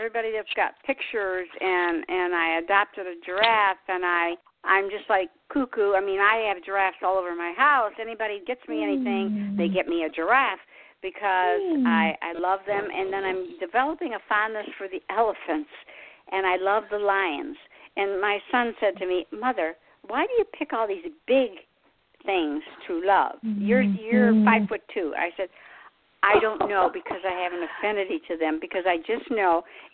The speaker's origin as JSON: {"language": "English", "region": "Michigan", "country": "United States", "lives_now": "South Carolina, United States", "said": "but I'm originally from Michigan, but I've never been in New York."}